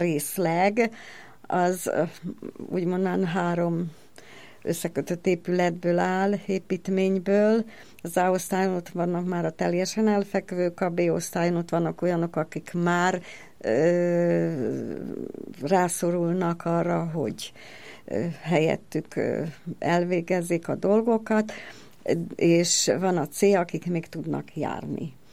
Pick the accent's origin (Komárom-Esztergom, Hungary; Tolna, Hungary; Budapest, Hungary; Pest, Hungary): Komárom-Esztergom, Hungary; Komárom; ugye én itt születtem, komáromi vagyok